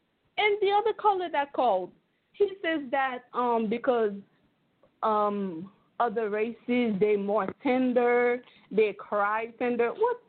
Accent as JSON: {"language": "English", "country": "Haiti", "said": "I'm sorry for my accent. I'm Haitian, so."}